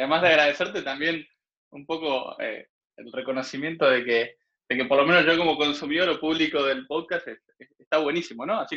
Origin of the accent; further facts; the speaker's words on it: Argentina; en realidad vengo de Argentina, soy argentino.